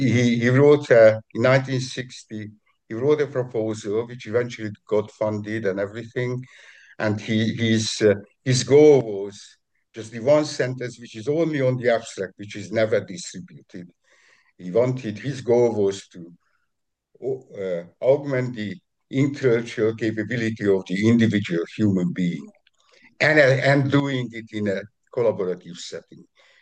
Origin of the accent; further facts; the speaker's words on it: New York, United States; now in Lima, Peru; I'm currently located in Lima, Peru, but I'm originally from New York.